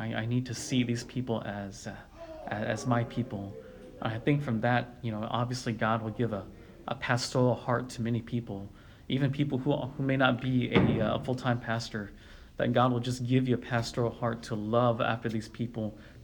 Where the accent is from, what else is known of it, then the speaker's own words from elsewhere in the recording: United States; And I was born here and raised here, and I grew up in Hmong churches